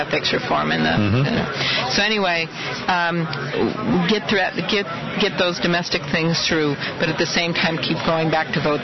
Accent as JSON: {"language": "English", "region": "Minnesota", "country": "United States", "said": "I'm coming from Minnesota, that had one of the most progressive voting registration that you can have in the country"}